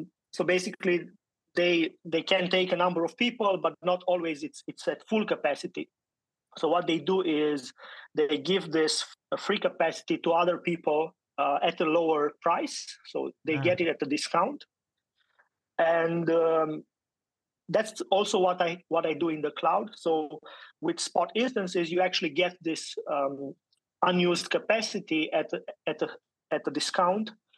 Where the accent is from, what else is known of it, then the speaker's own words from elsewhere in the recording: Romania; moved away as an adult; now in Berlin, Germany; I'm based in Berlin, but I'm originally from Romania. I came to Berlin more than 12 years ago, so almost, yeah, enough to be a local, but not quite.